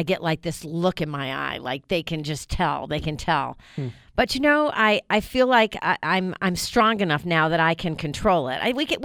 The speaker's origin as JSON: {"language": "English", "region": "New York", "country": "United States", "tie": "born or raised there", "said": "I grew up in New York. I grew up Italian, Irish"}